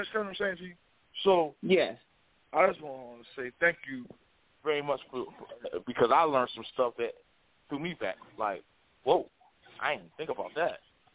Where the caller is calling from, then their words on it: Philadelphia, Pennsylvania, United States; I'm calling from Philadelphia, PA.